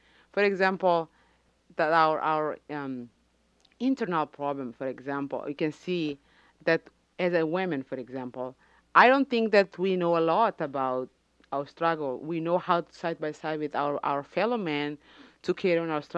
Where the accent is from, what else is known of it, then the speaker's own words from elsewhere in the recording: Timor-Leste; English is a second language; I just know my name is, I came from East Timor, I live in Dili.